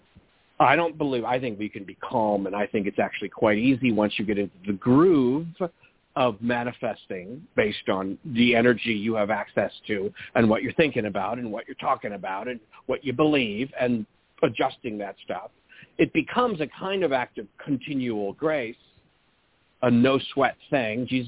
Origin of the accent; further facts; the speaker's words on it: California, United States; I'm a Californian. I was born and raised here.